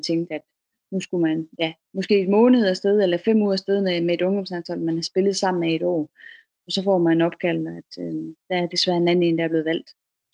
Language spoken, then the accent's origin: Danish; Jutland, Denmark; hov, jeg kommer fra Jylland af, jeg har aldrig nogensinde selv taget tog eller en bus.